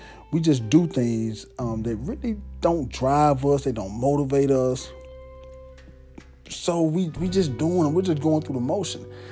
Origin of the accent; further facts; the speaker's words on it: Somerville, Tennessee, United States; I want to start in my hometown of Somerville, and I want to move.